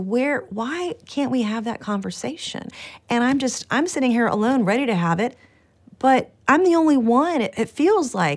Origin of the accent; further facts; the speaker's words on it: South Carolina, United States; I want to show people in South Carolina and my home state